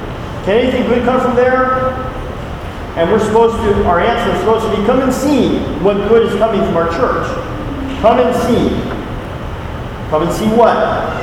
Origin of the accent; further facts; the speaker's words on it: California, United States; In fact, most high school stadiums in Florida are bigger and better than the college stadium that I grew up in California.